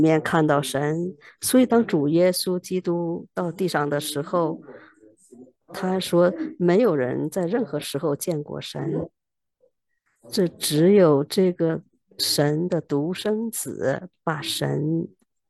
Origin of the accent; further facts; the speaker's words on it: China; 我不用是刻意的做出我像个中国人，你一看我就知道我是中国人。